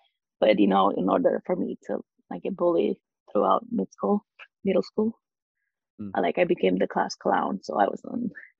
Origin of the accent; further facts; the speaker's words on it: Romania; English is a second language; Yeah, it was a bit hard because I didn't speak English. So throughout high school, I had 0 friends, so I was always a loner. So I mean, I was used to it, so I didn't really care, which was funny because like back in Romania